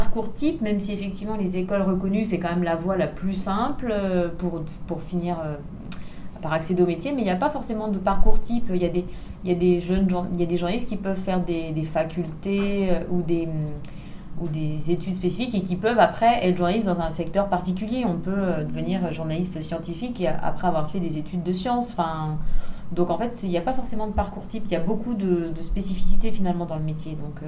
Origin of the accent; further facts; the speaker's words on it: Bourgogne-Franche-Comté, France; moved away as an adult; j'ai été correspondante de presse dans ma région d'origine, la Saône-et-Loire, puis après quand je suis venue à Tours faire mes études